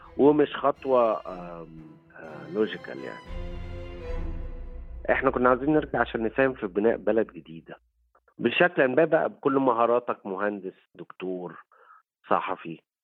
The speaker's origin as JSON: {"language": "Arabic", "country": "Egypt", "said": "لكن في الآخر هويتي أنا مصري وافتخر يعني"}